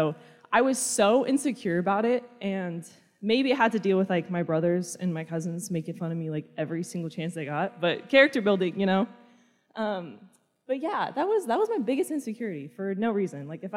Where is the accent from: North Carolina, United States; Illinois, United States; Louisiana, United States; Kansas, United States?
Kansas, United States; Yeah, like you said, I'm from Kansas also, and I love it. Contrary to popular belief, like, Kansas is actually pretty cool.